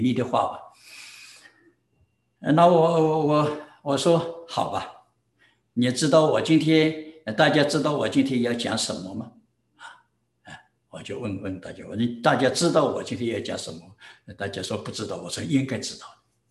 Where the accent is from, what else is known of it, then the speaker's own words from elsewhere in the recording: China; 我们中国人出现这个福字以后呢